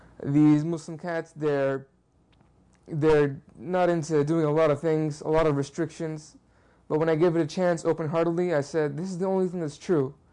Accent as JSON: {"language": "English", "town": "New York City", "region": "New York", "country": "United States", "tie": "born or raised there", "also_born_or_lived": "Bangladesh / Texas", "said": "I was born in Bangladesh. I grew up in New York, and I grew my teenage years. I spent them in Texas."}